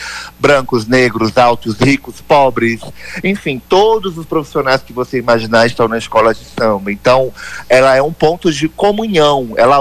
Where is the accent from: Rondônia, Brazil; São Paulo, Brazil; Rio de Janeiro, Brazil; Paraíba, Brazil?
Rondônia, Brazil; Porto Velho; born there; Eu que nasci em Rondônia, em Porto Velho